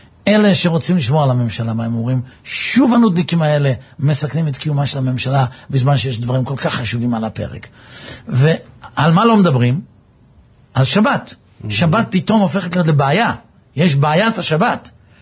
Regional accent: Netanya, Central District, Israel; אני גדלתי בנתניה. היינו משפחה, נאמר, המשפחה החרדית היחידה בבניין זה ודאי, אחת משתי משפחות שומרות שבת.

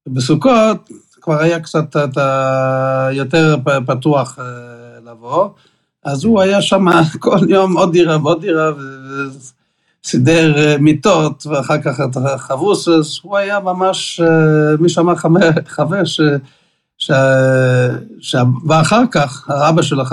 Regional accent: Canada; אנחנו באים מקנדה, כן?

